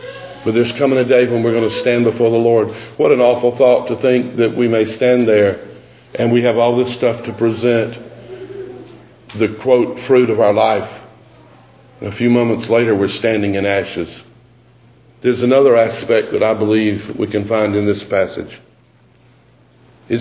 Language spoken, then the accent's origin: English; Georgia, United States; Man plants, you know, I'm from Georgia, and so in my lifetime I've seen it numerous occasions that on our farm they came along and there were woodlands of completely grown pine trees.